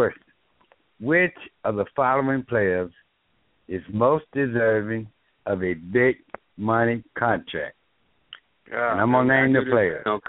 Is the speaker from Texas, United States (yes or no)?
yes; Dallas, Texas, United States; I grew up in South Dallas, and it was Eckstein Park. It was just a block and a half from my house